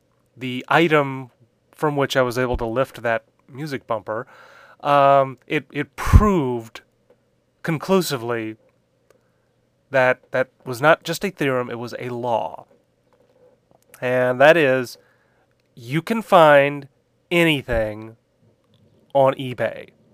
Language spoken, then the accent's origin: English; Houston, Texas, United States; I grew up in Houston, not all that far from the Astrodome.